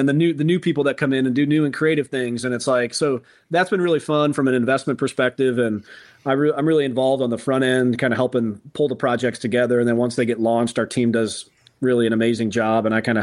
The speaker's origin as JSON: {"language": "English", "town": "Iowa City", "region": "Iowa", "country": "United States", "tie": "born or raised there", "said": "I've been fortunate enough to be able to come back to my hometown in Iowa City and play a little part in moving it forward."}